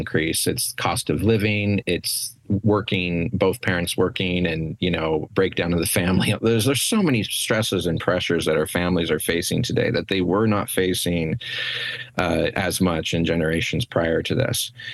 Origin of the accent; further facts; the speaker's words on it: Idaho Falls, Idaho, United States; I grew up in Idaho, so Idaho Falls actually, went to school at U of I. So I try and emphasize my Idaho roots wherever I can